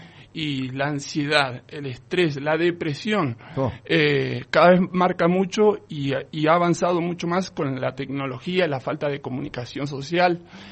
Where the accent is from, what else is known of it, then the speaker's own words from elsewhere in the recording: General Alvear, Mendoza, Argentina; Bueno, mira, yo soy de General Alvear, ajá, Mendoza.